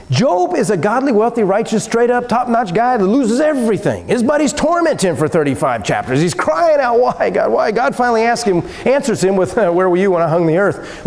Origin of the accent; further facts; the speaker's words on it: Texas, United States; But anyway, actually, we're from Texas.